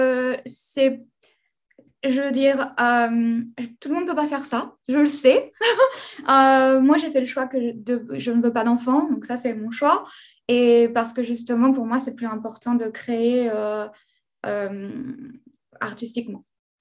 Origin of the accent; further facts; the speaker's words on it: France; now in Stockholm, Sweden; Je suis française, je travaille en Suède